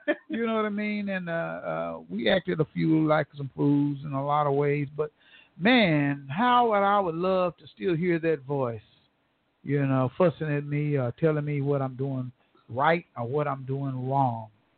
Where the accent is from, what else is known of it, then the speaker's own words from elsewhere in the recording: Tulsa, Oklahoma, United States; And now I'm here at home and I'm trying to make the best of life that I can in my hometown of Tulsa.